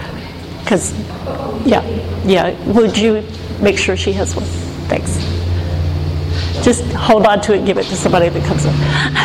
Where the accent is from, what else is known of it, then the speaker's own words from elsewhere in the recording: Lubbock, Texas, United States; excuse me, and I'm fighting a little thing today. So, I'm from Lubbock, Texas, and met my husband in Israel